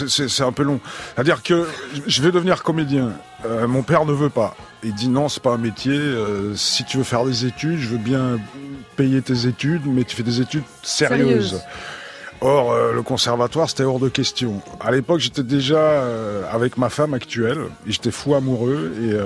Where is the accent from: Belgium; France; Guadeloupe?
Belgium; Je suis belge, hein, excusez-moi.